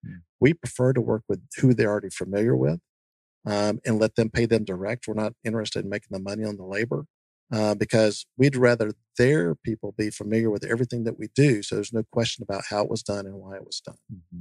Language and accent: English; Double Springs, Alabama, United States; a small town that I grew up in Northwest Alabama called Double Springs.